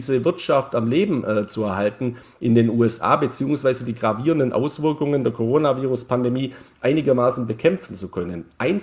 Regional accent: Neu-Ulm, Bavaria, Germany; Also ich komme aus Neu-Ulm

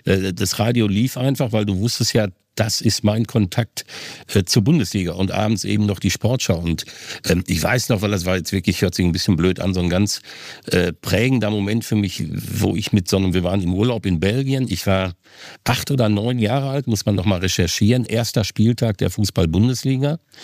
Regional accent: Essen, North Rhine-Westphalia, Germany; bis ich am 11. März 1990 in meiner Heimatstadt Essen zum ersten Mal kommentiert habe

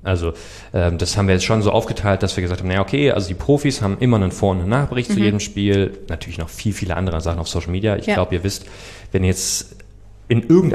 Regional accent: Ludwigsburg, Baden-Württemberg, Germany; gebürtig komme ich aus Ludwigsburg

